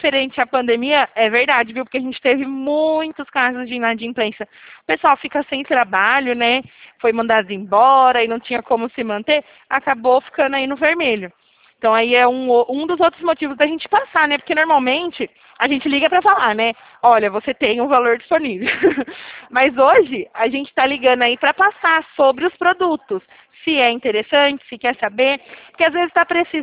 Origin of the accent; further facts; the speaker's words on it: Curitiba, Paraná, Brazil; born there; now in São Paulo, Brazil; Eu moro em São Paulo, mas eu nasci lá em Curitiba. Pequenininha. Faz muito tempo que eu não vou pra lá.